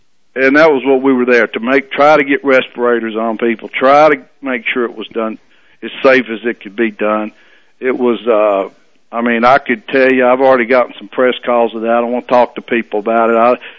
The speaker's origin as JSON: {"language": "English", "country": "United States", "said": "I'm an American and I'm a proud Tennessee volunteer"}